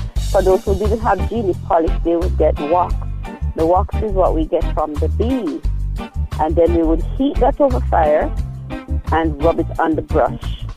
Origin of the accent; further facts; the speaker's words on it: Kingston, Jamaica; I'm from Kingston.